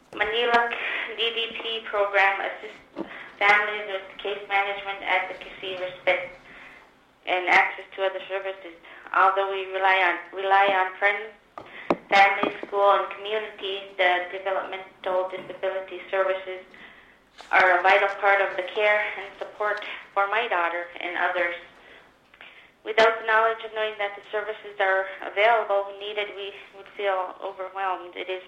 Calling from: Kotzebue, Alaska, United States; I'm calling from Kotzebue.

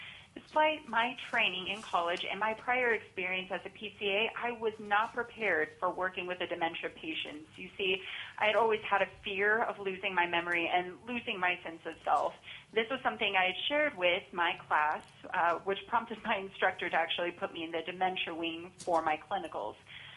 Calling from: Soldotna, Alaska, United States; I'm calling from Soldotna.

